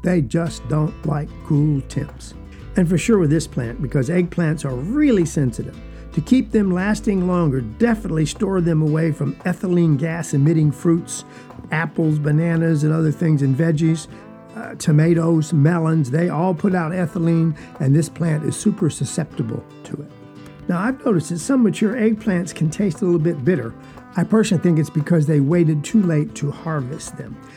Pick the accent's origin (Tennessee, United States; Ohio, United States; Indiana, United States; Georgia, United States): Georgia, United States; I'm from South Georgia, folks.